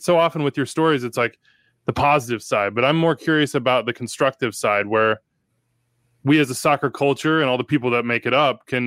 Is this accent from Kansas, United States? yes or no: yes; Wichita, Kansas, United States; I don't remember those sorts of conversations growing up in Wichita, Kansas in the, you know, mid 90s.